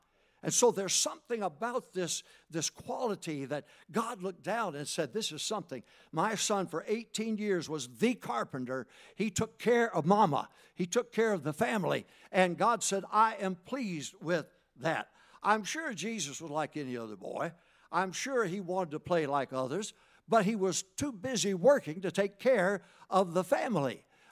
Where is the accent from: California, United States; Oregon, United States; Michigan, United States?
Michigan, United States; also born or lived in Arkansas; I was born in Arkansas, raised in Michigan, and so we had hogs, we had chickens, we had crops, we had everything in the world that a farm boy would have.